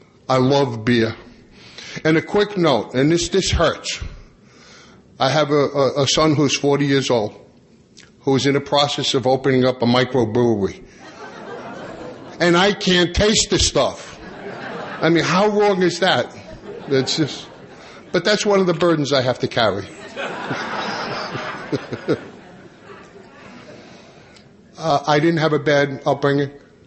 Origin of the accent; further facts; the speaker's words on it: Long Island, New York, United States; but I grew up on Long Island. I knew from the time I was three I was going to be a pipe fitter, steam fitter in a union in New York.